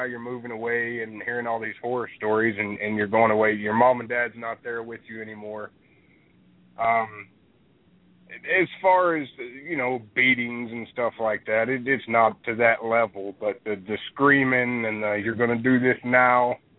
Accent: Kentucky, United States; I started the volunteer fire department in my hometown in Kentucky, probably when I was just before 16, just before I was supposed to.

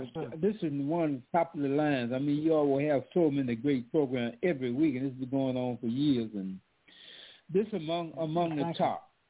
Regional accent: New York, United States; Yeah, we're both from the New York area.

